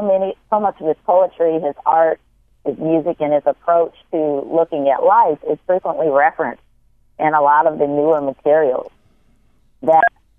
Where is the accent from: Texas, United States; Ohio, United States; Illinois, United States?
Illinois, United States; Chicago; Of course, he came of age in my hometown of Chicago